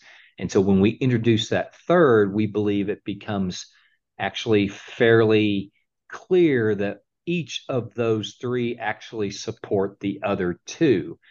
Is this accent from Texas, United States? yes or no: yes; Dallas, Texas, United States; So I grew up in Dallas.